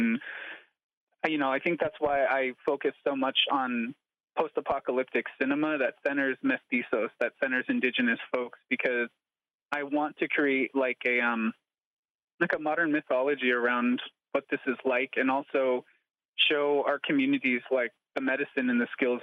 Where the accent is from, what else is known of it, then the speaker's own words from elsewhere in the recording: Sacramento, California, United States; I was raised in South Sacramento, California, and going to Southside Park, you know, on weekends